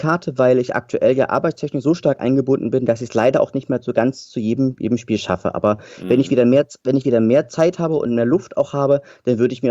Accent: Leipzig, Saxony, Germany; born there; now in Dresden, Germany; ich bin 32 Jahre jung, arbeite und wohne gerade in Dresden, arbeite hier als Hochschuldozent und Psychotherapeut, bin aber ursprünglich geboren in Leipzig

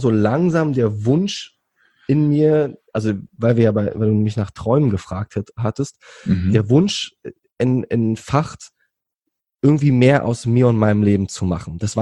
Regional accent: Berlin, Germany; also born or lived in Thailand; ich auch eine Zeit lang in Thailand gelebt habe, beziehungsweise eine lange Zeit lang in Thailand gelebt habe zwischendurch und auch ein bisschen die Welt bereist habe. Aber ich komme aus Berlin und aktuell auch in Berlin.

